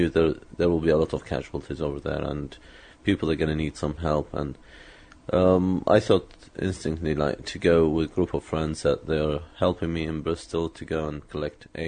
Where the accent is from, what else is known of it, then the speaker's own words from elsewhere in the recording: Iraq; now in United Kingdom; Well, I'm Iraqi British, from Iraqi background. I've lived about 50% of my life in Iraq, and the other 50% in Britain.